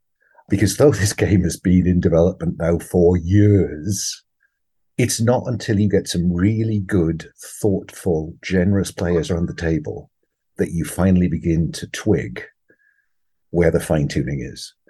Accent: United States; but I'm an American.

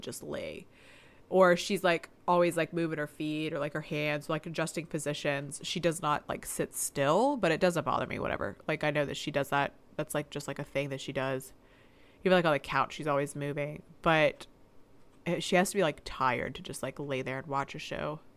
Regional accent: the South, United States; I have a porch. We're from the South. It's a porch.

